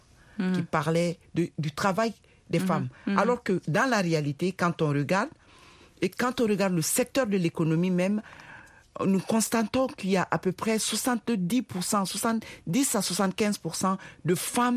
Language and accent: French; Mali; Parce que chez nous, au Mali